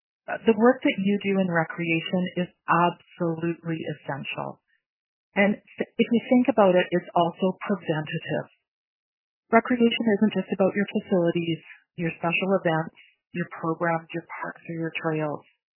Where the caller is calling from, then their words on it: Whitehorse, Yukon, Canada; I'm joining you from Whitehorse